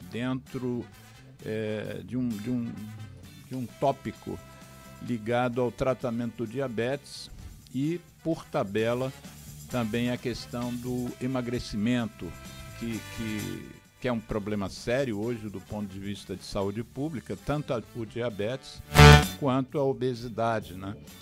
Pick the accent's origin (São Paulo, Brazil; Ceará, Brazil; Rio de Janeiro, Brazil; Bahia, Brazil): Rio de Janeiro, Brazil; eu, como carioca da Gema, eu peço desculpas a essas famílias, eu visto aqui a carapuça de um carioca da Gema